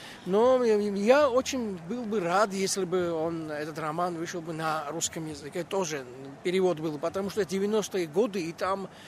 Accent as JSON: {"language": "Russian", "region": "Tbilisi", "country": "Georgia", "second_language": "Russian", "said": "Я из Грузии. Я живу в Тбилиси."}